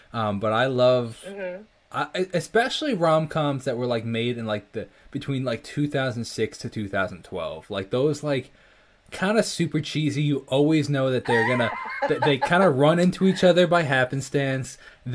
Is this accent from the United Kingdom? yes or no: no; New York, United States; Being a New Yorker, that's hard.